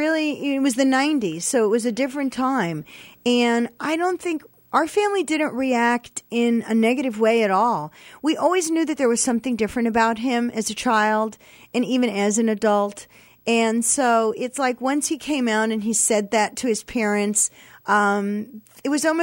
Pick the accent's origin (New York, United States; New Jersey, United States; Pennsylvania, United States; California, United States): New York, United States; I grew up in New York